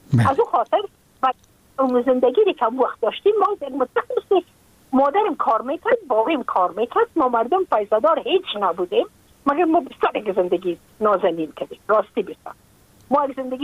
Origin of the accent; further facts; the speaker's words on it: Afghanistan; moved away as an adult; now in United States; از اینکه ما که از افغانستان بر آمدم ما اون سال بودم 28 ساله